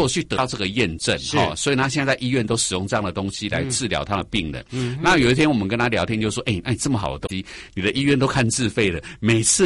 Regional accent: Taiwan; 那外国人要的菌跟我们台湾人要的菌又不太一样

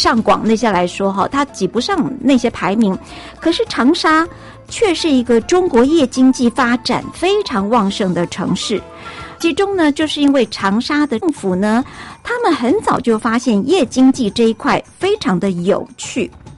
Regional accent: Taiwan; 我们台湾人很喜欢逛夜市，对，那你看我们台湾人逛夜市哦

